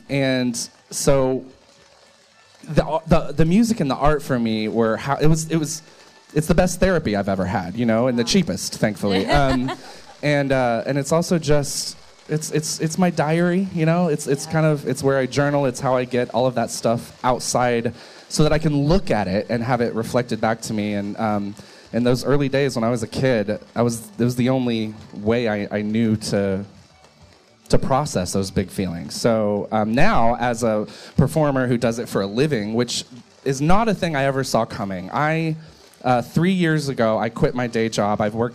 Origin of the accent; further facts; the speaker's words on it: the South, United States; growing up in the South, all I knew was Southern Baptist